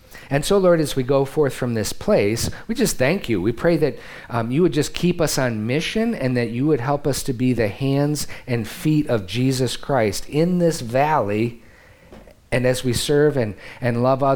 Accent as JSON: {"language": "English", "country": "United States", "said": "You know, I'm from the Midwest, so it's a little dark."}